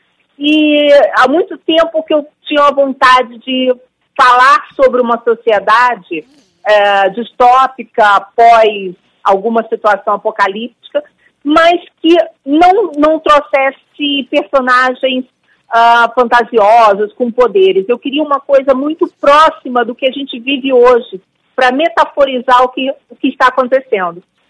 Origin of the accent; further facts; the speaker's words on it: Rio de Janeiro, Brazil; Sou carioca.